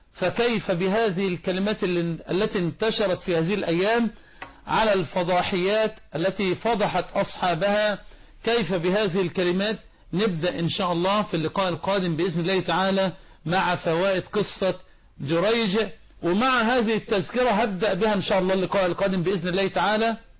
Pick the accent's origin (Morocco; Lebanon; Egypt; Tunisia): Egypt; اللهم لا تحزن قلوبنا في بلدنا مصر.